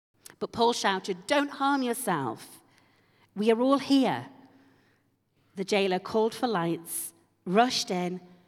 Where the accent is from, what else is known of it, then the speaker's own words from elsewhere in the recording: Yorkshire and the Humber, United Kingdom; because I'm from Yorkshire, I won't buy it.